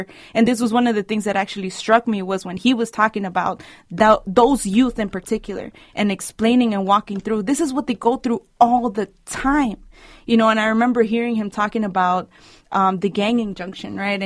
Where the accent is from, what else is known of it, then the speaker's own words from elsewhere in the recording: California, United States; I grew up in South Central. I grew up in these streets, and I know this feeling